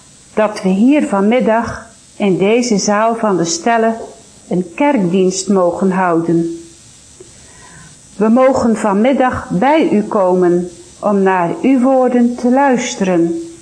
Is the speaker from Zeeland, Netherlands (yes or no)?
yes; Retranchement, Zeeland, Netherlands; ik kom uit Retrangement.